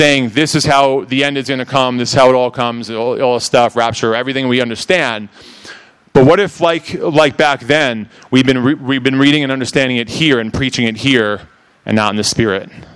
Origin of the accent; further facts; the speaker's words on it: New York, United States; Oh, true, I'm from New York, man. This is slow for me.